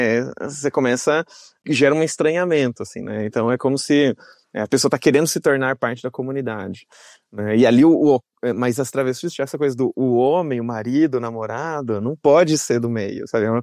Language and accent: Portuguese; Campinas, São Paulo, Brazil; esse espaço de prostituição de Campinas, da minha cidade natal, onde eu trabalhei com prostituição e onde eu comecei minha transição também.